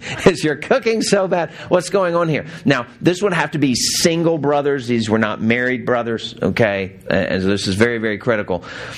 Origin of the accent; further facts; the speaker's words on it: the South, United States; Now, I grew up in the South, so we probably did it a little bit different than you.